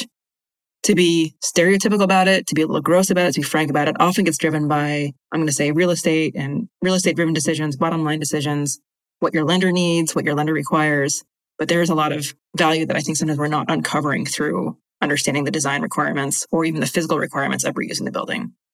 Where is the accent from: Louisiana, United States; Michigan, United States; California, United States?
California, United States; Santa Cruz; my hometown at the time, and I was living in Santa Cruz at the time with my family